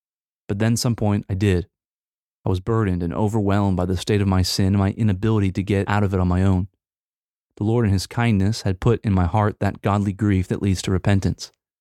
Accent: Fort Myers, Florida, United States; born there; I was born in Fort Myers, Florida, in a home where I was taught that I was a Christian

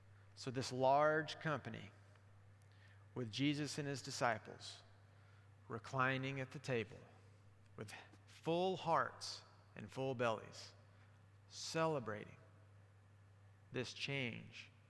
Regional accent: Alabama, United States; I think about the pastor at my church growing up in Alabama.

